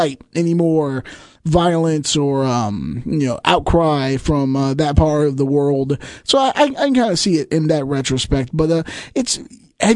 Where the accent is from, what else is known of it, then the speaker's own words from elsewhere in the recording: Virginia, United States; I'm from Southside, Virginia.